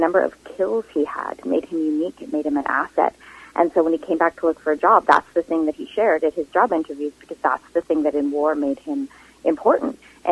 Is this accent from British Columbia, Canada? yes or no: yes; Vancouver, British Columbia, Canada; I am one of those rare people born and raised in Vancouver, love Vancouver, always want to live in Vancouver